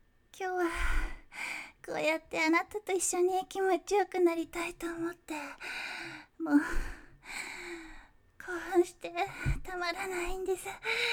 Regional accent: Kyushu, Japan; 私の出身地は九州です。九州は景色もいいところがたくさんあって、ドライブにもとってもいいですよ。

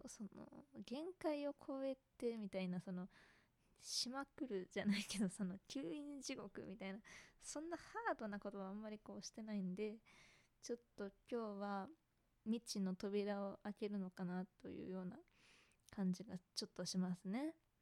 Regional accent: Yokohama, Kanagawa, Japan; also born or lived in Kansai; 出身地は神奈川県です。横浜とかです。

